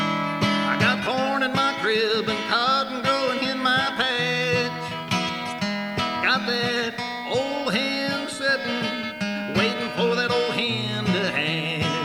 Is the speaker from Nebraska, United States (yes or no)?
yes; Nebraska, United States; As I told you, I grew up in Nebraska, and in fact, I am still taking pills for it. I'm a recovering Nebraskan